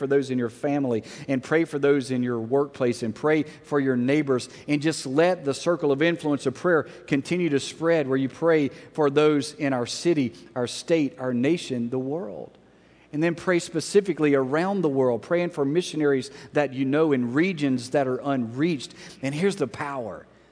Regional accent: Alexandria, United States; in my hometown in Alexandria, this really gets personal

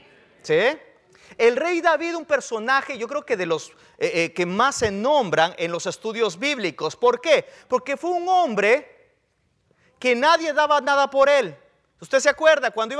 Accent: El Salvador; yo me acuerdo en mi país, allá en El Salvador

